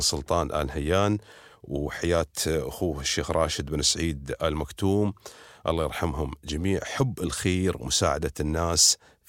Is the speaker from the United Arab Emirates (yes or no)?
yes; United Arab Emirates